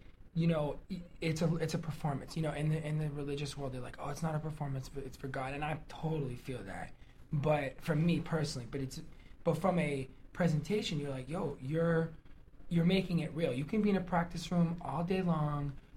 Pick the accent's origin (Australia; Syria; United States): United States; Tucson, Arizona; Tucson, Arizona.